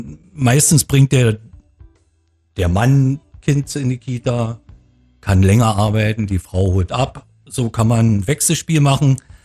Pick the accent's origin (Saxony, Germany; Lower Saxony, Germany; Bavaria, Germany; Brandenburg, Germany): Brandenburg, Germany; Potsdam; born there; Ich bin ja gebürtiger Potsdamer, habe dann mal eine Weile auswärts gewohnt. Seit 7 Jahren bin ich wieder hier